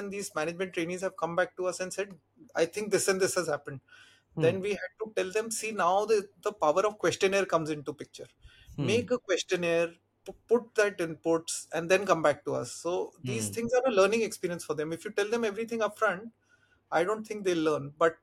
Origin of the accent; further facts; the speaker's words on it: Delhi, India; So dad was in the army. So we were traveling everywhere. So my life was mostly in hostels and various army cantonments. But then we settled down in Delhi. You can make out I'm more or less like a Delhi Punjabi kind of a person.